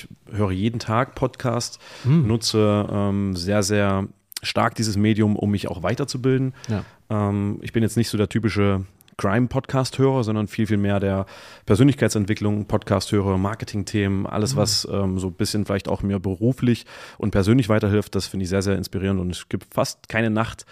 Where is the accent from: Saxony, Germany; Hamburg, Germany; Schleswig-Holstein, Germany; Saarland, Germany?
Saxony, Germany; Ich bin ja gebürtig, komme ich aus der Nähe von Bautzen, um es vielleicht ein bisschen einzugrenzen. Bin da groß geworden, bin dann aber relativ schnell auch aus der tiefsten, sagen wir, Ostprovinz, lieb gemeint, dann in Richtung Dresden, Leipzig, Chemnitz, Erfurt weitergezogen